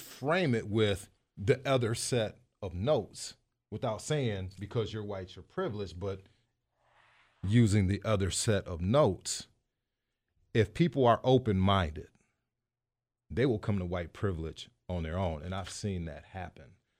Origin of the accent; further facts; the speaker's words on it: Madison, Wisconsin, United States; because I grew up in the North. I was a part of the desegregation efforts in the Madison School District in 1984